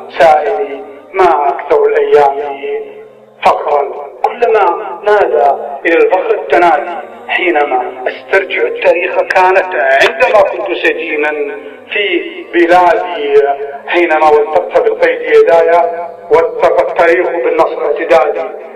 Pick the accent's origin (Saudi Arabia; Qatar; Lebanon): Qatar; أنا مواطن قطري مسجون عند حكومتي وفي بلدي